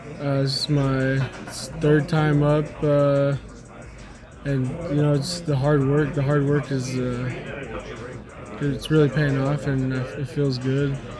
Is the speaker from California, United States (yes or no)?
yes; Los Angeles, California, United States; I grew up in East L.A., played all over L.A., and it was always just competing out there.